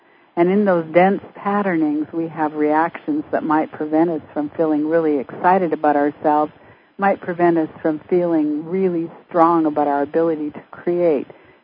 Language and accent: English; Canada; because I'm from Canada.